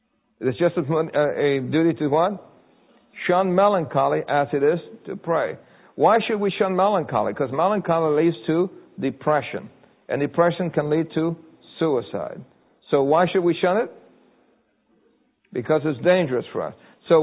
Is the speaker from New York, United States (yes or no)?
yes; New York City, New York, United States; And I thought that was strange, because I grew up in New York City.